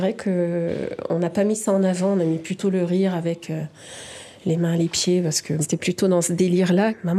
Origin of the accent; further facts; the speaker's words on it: Grand Est, France; Je suis originaire de l'Alsace.